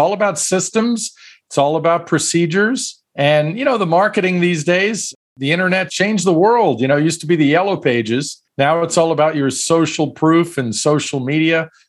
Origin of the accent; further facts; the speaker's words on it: Brooklyn, New York, United States; I said, I'm from Brooklyn. I could sell anything.